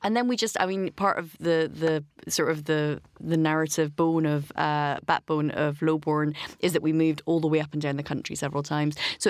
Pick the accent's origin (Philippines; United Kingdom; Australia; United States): United Kingdom; Aberdeen, Scotland; born there; I was born in Aberdeen to a matriarchal clan of fishwives and fishermen.